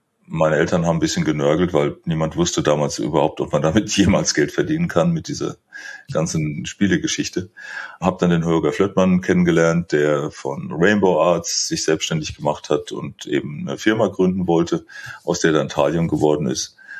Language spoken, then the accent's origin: German; Rhineland-Palatinate, Germany; in der Pfälzer Gegend, wo ich aufgewachsen bin